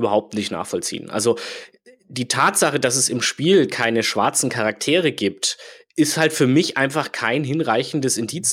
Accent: Poland; Aber so schaut halt meine Heimat Polen nicht aus und so sah sie auch in der Vergangenheit nicht aus.

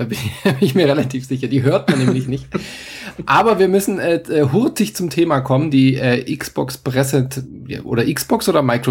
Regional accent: Baden-Württemberg, Germany; ins Gräbele, wie man bei uns im Schwabenland sagt.

